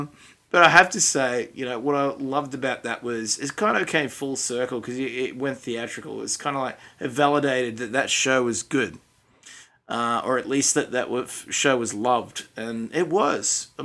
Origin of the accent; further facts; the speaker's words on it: Australia; I'm not just saying that as an Aussie